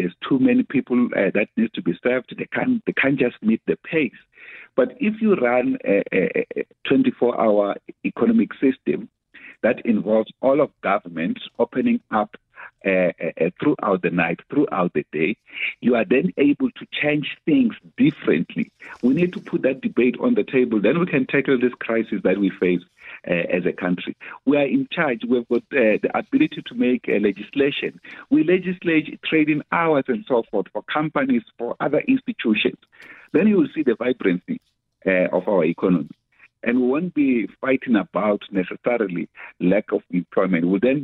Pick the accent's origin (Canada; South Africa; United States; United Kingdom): South Africa; They don't have to look at us as communists, because we are South African nonetheless.